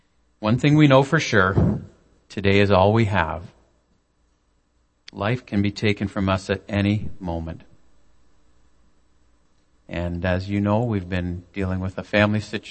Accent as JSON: {"language": "English", "town": "London", "region": "Ontario", "country": "Canada", "tie": "born there", "said": "I was born in London, Ontario. Nice house, quiet street, two older brothers, stable family, parents who were together for my whole life."}